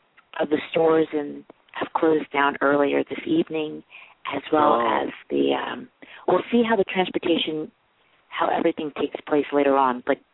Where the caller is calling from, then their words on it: New York City, New York, United States; I'm calling from New York City.